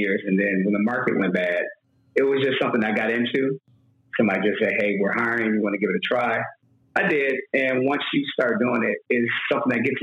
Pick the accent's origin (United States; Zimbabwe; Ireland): United States; New York; now in Atlanta, United States; I'm originally from New York, in Atlanta now for 5 years.